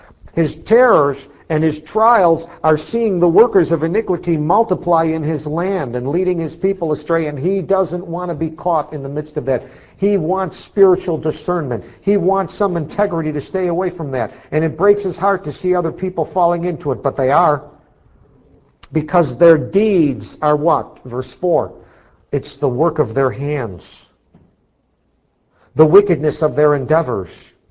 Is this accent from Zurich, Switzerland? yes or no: no; Sursee, Lucerne, Switzerland; moved away as an adult; also born or lived in Rome, Italy; I was born into a Catholic family in a little Swiss village of Sursee, which was Catholic. I was raised in Catholic school. Then I lived for 7 years in Rome in the elite papal collegium.